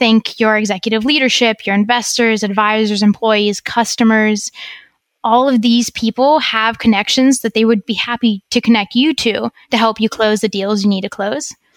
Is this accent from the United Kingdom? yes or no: no; Belarus; I'm actually originally from Belarus. So that's one of the four countries that I've lived in.